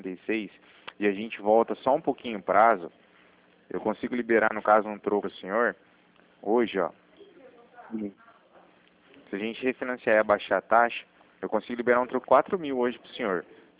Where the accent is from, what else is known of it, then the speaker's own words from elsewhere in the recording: Cornélio Procópio, Paraná, Brazil; eu sou do Cornélio Procópio, no Paraná